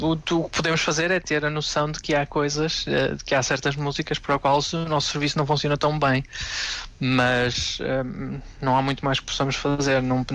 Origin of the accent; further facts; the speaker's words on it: Vila Nova de Gaia, Porto, Portugal; moved away as an adult; Sou natural de Vila Nova de Gaia, tirei o meu curso superior em Engenharia de Informática na Universidade do Minho e pronto, depois comecei a viajar pelo mundo fora.